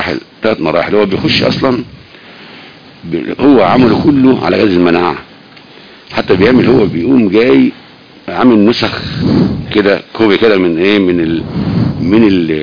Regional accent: Egypt; هم مات 20 واحد عندنا في مصر من السيول

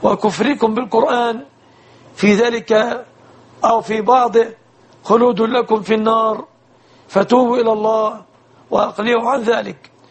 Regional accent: Egypt; بلادنا مصر

